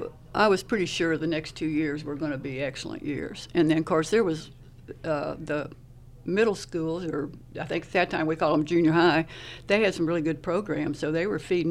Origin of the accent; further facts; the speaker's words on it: Detroit, Michigan, United States; Like me, I told you I was from Detroit, so football was our sport.